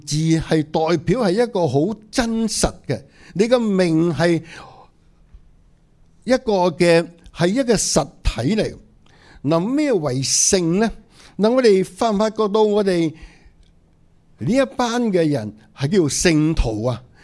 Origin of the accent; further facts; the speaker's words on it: Hong Kong; 好多时候我在我从香港来的时候，我都是申请慢慢一年一年的那个专业准证。